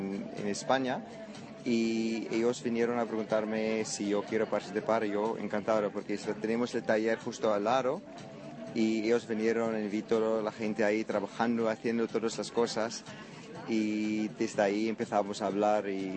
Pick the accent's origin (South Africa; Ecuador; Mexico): South Africa; Spanish is a second language; yo soy de Sudáfrica, crecí en el desierto, donde todo es muy simple